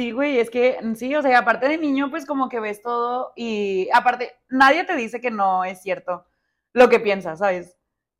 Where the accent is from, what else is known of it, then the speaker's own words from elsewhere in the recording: Monterrey, Nuevo León, Mexico; somos de Monterrey, estamos en Monterrey